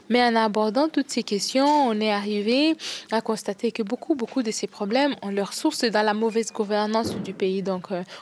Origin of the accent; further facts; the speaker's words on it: DR Congo; Nous nous battons parce que nous sommes des Congolais et que nous aimons notre pays.